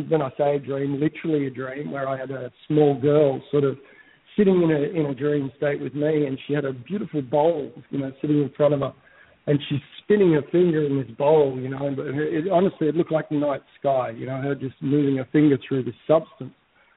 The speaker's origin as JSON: {"language": "English", "country": "Vanuatu", "tie": "born or raised there", "said": "I think probably the first thing to know is I grew up in Vanuatu in the islands."}